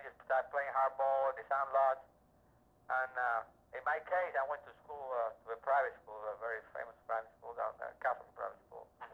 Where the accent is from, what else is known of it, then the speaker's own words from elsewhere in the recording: Havana, Cuba; I'm born and raised in Cuba.